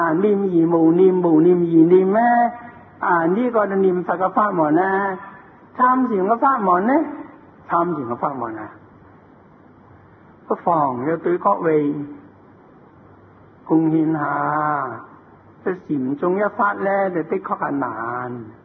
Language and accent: Cantonese; Guangdong, China; 他是湖南话，我是广东人，广东人唔懂湖南话。